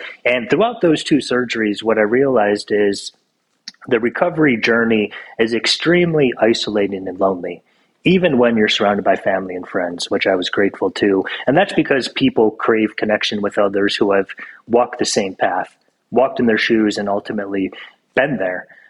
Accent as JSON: {"language": "English", "town": "Buffalo", "region": "New York", "country": "United States", "tie": "born or raised there", "said": "I grew up in Buffalo, so I'm a big Bills fan"}